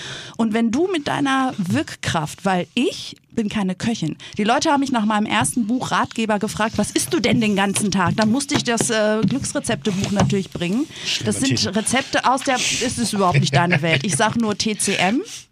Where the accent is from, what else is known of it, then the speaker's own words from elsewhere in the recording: Greece; German is a second language; ich bin Griechin. Dieses Land, diese Nation, die ja eigentlich in den letzten 8 Jahren hätte auseinanderbrechen müssen